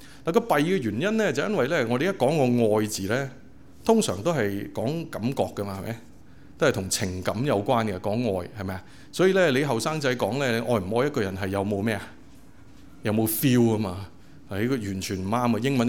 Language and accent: Cantonese; China; 咁我哋中國人咧又係啦